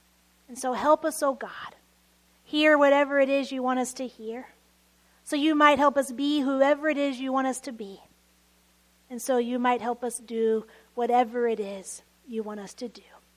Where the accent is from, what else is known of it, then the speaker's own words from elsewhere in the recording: Dallas, Texas, United States; Growing up in Dallas in the 1990s, couldn't help but be raised a Cowboys fan.